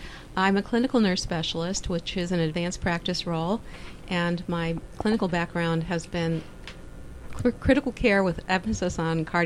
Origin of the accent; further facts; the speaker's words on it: Palo Alto, California, United States; also born or lived in Texas; I grew up in Palo Alto. I'm originally from Texas, but grew up in Palo Alto, and while growing up was involved in the Red Cross scouting.